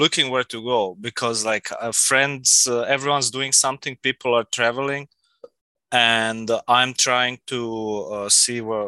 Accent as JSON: {"language": "English", "country": "Austria", "tie": "born or raised there", "said": "I grew up in Austria."}